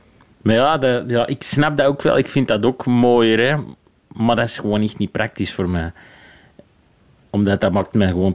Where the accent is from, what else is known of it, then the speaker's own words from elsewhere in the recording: Antwerp, Belgium; Ik ben opgegroeid in Centrum Antwerpen. Daar wonen niet veel mensen eigenlijk, zeg maar.